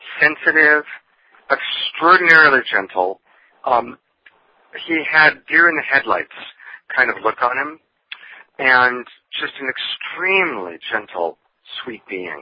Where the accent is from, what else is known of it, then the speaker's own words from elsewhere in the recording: Granada Hills, California, United States; when I was a little boy growing up in Granada Hills, California